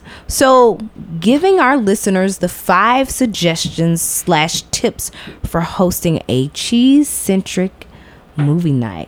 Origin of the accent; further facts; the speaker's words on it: Athens, Georgia, United States; I am from Athens, so I know about the whole Ole Miss Bulldog rivalry.